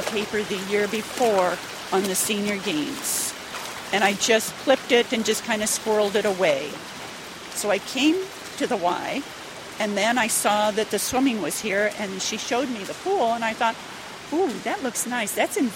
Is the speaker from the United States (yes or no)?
yes; Walla Walla, Washington, United States; I'm 69 years old. I'm from Walla Walla, Washington, and I am the Eastern Washington State, Alaska International record holder in backstroke.